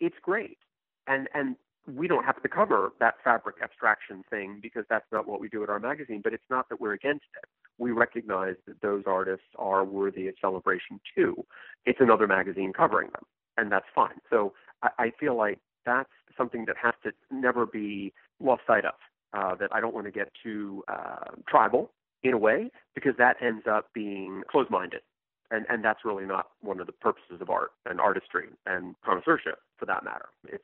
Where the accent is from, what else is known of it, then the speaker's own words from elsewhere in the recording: Washington, District of Columbia, United States; I grew up in Washington, D.C., and my mother was very active in the Smithsonian as an employee.